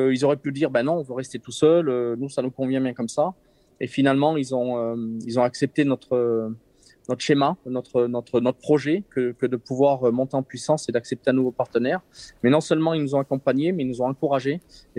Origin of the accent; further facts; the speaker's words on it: Briançon, Provence-Alpes-Côte d'Azur, France; born there; je suis né à Briançon dans les Hautes-Alpes, hein, le Galibier, l'Issoire, J'habite en Savoie